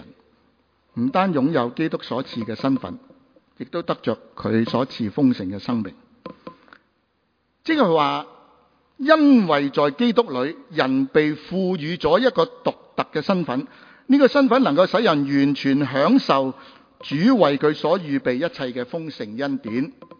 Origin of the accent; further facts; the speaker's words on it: Macau; moved away as an adult; now in Hong Kong, Hong Kong; 我是出生于澳门，和在当地受中小学教育，之后我来到香港在崇基督神学，之后成为牧者，至今超过了40年。